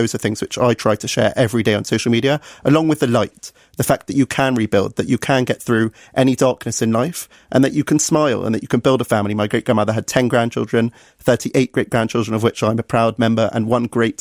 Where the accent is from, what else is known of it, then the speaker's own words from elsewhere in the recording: United Kingdom; I'm sat here as a British Jew in 2026 on Holocaust Memorial Day